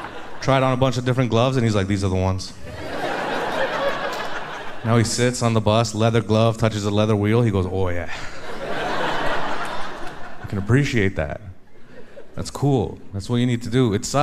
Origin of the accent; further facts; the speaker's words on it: India; Like, I'm an Indian guy, born and raised.